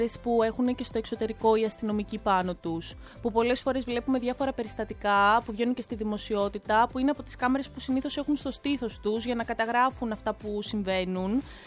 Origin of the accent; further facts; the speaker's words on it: Peloponnese, Greece; Να μην είμαι και τοπικήστρια που είμαι και από Μεσσηνία, είμαστε πολύ ωραίοι.